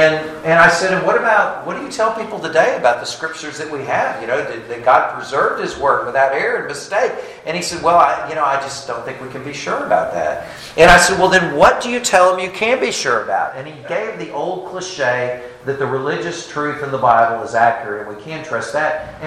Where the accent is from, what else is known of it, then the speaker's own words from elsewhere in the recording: Alabama, United States; I love the South. I grew up in the South. But I will tell you that because my parents were from Boston and Springfield, Massachusetts, I got beat up the first 10 years that I lived in Alabama.